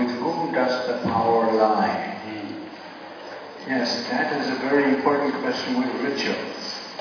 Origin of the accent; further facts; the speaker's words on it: Munich, Bavaria, Germany; I'm a sociologist from Munich in Germany